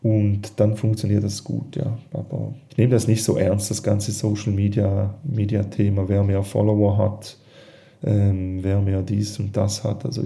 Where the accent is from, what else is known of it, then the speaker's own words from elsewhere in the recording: Switzerland; ich komme aus der Schweiz. In der Schweiz habe ich schon ein ganz anderes Standing wie in Deutschland. Und bei mir ist halt so, ich muss wie zwei Sprachen bedienen, Schweizerdeutsch und Deutsch.